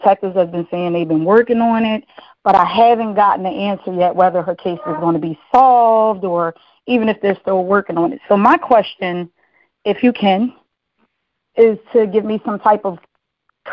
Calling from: Smyrna, Delaware, United States; I am calling from Smyrna, Delaware.

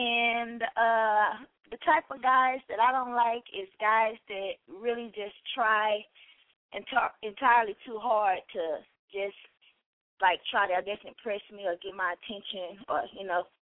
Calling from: Dallas, Texas, United States; Texas. Dallas.

